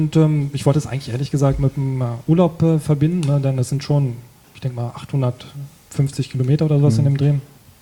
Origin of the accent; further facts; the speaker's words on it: Schleswig-Holstein, Germany; Ich komme aus der Nähe von Kiel.